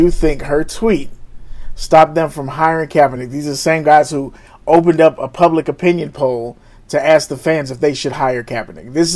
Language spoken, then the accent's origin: English; St. Louis, Missouri, United States; It was the most, like, and I'm from St. Louis and I've seen some bullshit.